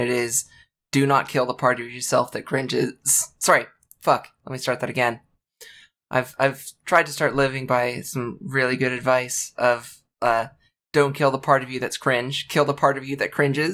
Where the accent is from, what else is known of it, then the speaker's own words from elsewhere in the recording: Canada; born there; I'm born Canadian, and I never got the hang of ice skating.